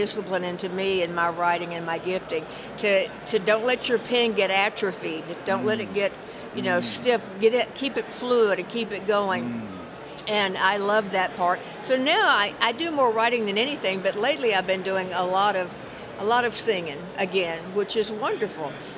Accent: Walnut Grove, Kentucky, United States; I'm from Walnut Grove, Kentucky, population 36. So your roots will keep you humble because your family will remind you where you came from.

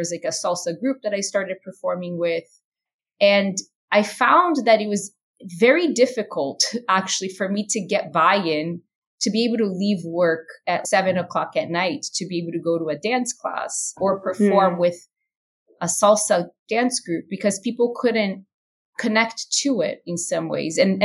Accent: Brazil; growing up in Brazil, music and dance are such big parts of our culture.

